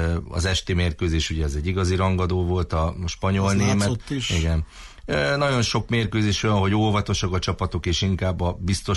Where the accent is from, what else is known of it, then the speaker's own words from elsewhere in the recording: Eger, Heves, Hungary; mivel ugye én egri vagyok